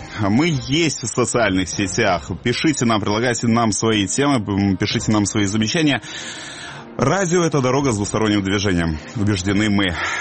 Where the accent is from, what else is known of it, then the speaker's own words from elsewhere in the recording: Crimea, Ukraine; я сам рос в Крыму